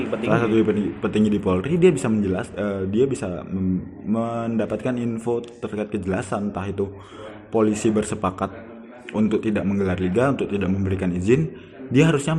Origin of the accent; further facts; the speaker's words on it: Java, Indonesia; Iya, aku wong Jawa, bro